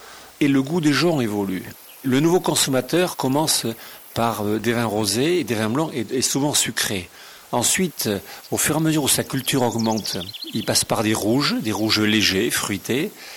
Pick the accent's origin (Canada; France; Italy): France; Bordeaux, Nouvelle-Aquitaine; On trouve des vins plus complexes dans des terroirs atlantiques, comme chez nous à Bordeaux, océaniques